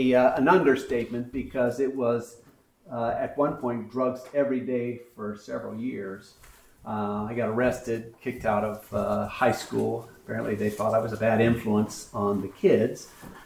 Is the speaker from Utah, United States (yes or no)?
yes; Salt Lake City, Utah, United States; born there; moved away; also born or lived in California; So I was born in Salt Lake City, Utah.